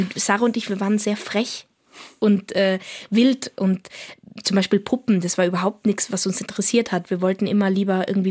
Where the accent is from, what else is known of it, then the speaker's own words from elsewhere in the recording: Innsbruck, Tyrol, Austria; Also wir kommen ja aus Tirol, eben in Innsbruck, wie du sagst.